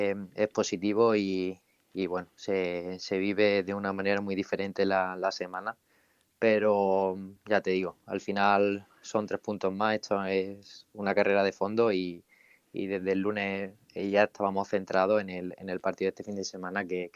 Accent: Puente Genil, Andalusia, Spain; por estar cerca de casa aquí en Puente Genil. Y ya te digo, muy contento porque yo sigo viviendo en mi pueblo

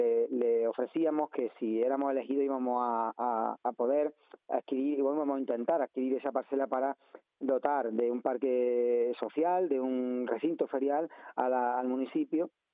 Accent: Encinas Reales, Andalusia, Spain; cuando llegue la noche, pues voy a dormir a mi pueblo, Encinas Reales, que es donde estoy tranquilo

